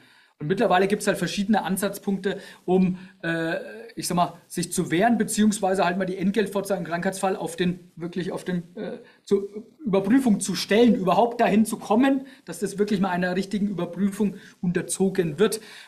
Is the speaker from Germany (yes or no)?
yes; Würzburg, Bavaria, Germany; Ja, ich komme aus Würzburg, keine Ahnung, wo Sie herkommen.